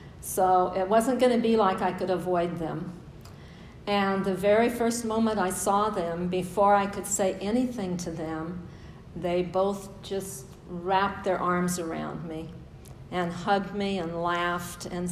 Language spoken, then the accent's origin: English; Oakland, California, United States; And we know that because we live in Oakland, right? And all I have to say in Guatemala is, I'm from Oakland.